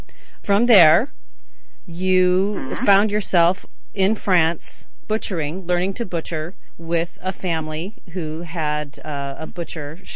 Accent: Midwest, United States; And I grew up in the Midwest. A lot of our food came from a can, or it was frozen, packaged.

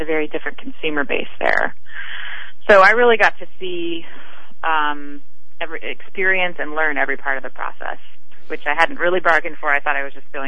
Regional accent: Oregon, United States; I'm from Oregon originally, and mm-hmm. I'm gonna get back home and moved to Portland, Oregon

